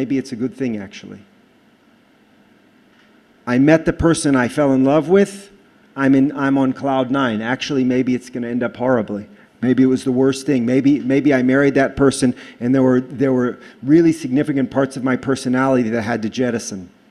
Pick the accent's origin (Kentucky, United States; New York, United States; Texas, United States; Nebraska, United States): Texas, United States; Houston; now in Israel; I'm originally from Houston, Texas. It's been a long time because I've been in Israel since 1992